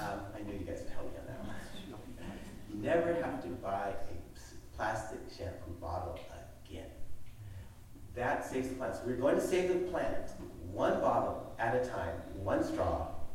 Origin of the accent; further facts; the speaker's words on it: Hayward, California, United States; My family and I grew up in Hayward, and on one of the four busy streets that feed into the Hayward Hills.